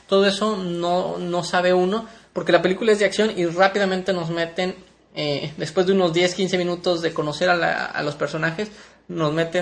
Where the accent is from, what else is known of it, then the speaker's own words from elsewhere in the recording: Mexico; esta película es muy interesante y más para mí como mexicano